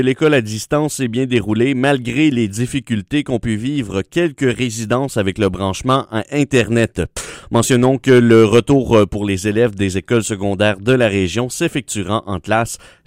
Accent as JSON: {"language": "French", "town": "Gatineau", "region": "Quebec", "country": "Canada", "tie": "born or raised there", "said": "J'ai été faire un petit tour dans ma ville natale qui est Gatineau."}